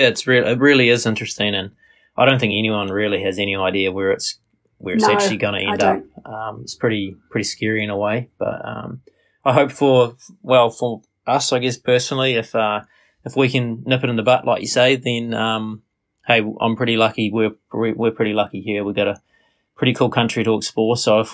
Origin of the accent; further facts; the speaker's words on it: New Zealand; Well, most New Zealanders probably say it incorrectly, so it depends.